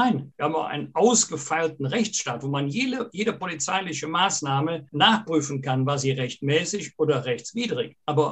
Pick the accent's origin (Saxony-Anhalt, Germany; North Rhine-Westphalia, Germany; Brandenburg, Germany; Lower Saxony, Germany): North Rhine-Westphalia, Germany; Bergisch Gladbach; dem Namen meiner Heimatstadt Bergisch Gladbach